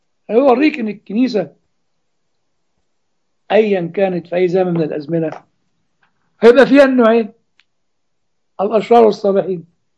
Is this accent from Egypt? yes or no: yes; Upper Egypt, Egypt; عندنا في الصعيد زمان كان نسمع كلمة يعني بطلت اسمعها من الجيل الجديد